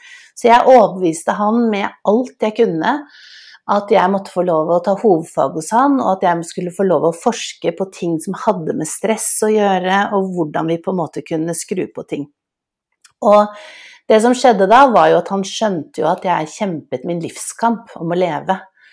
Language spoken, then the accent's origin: Norwegian; Oslo, Norway; jeg vokste jo opp i et hjemme på Smestad